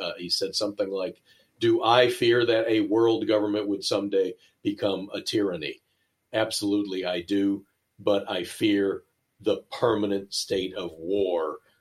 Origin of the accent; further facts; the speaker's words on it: United States; I'm an American and I love my country